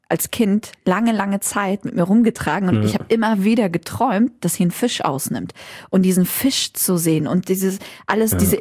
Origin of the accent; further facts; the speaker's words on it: Lower Saxony, Germany; Ich bin ja in Ostfriesland zur Schule gegangen